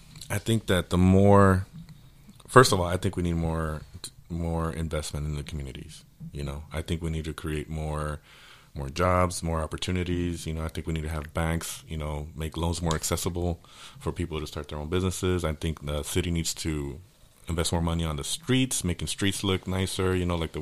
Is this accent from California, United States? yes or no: yes; Inglewood, California, United States; I grew up in Inglewood, and it turned into, like, you know, from being all white to being all black to, you know, the west side of Inglewood being Latino and the east side being, you know, black.